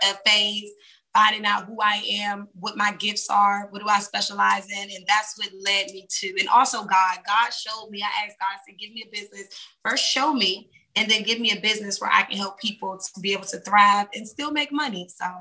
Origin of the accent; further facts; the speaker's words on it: Bowie, Maryland, United States; Okay, so I'm from Bowie, Maryland. It's about 20-30 minutes outside of Washington, D.C.